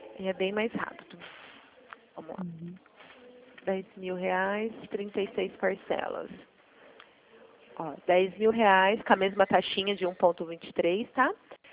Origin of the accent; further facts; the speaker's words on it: Mogi Guaçu, São Paulo, Brazil; Eu sou aqui de Mogi Guaçu também.